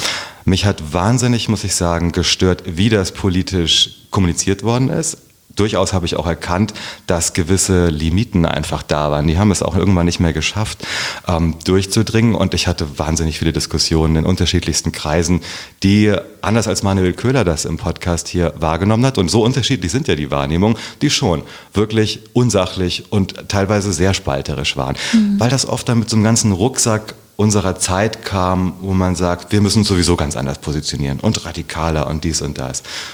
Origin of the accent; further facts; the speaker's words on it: Herborn, Hesse, Germany; wir kommen da aus dem Lahn-Dill-Kreis. Beschaulich, schön. Ich bin viel bei meiner Großmutter groß geworden. Meine Eltern waren noch sehr jung. Mhm. Und ja, in Herborn bin ich aufgewachsen.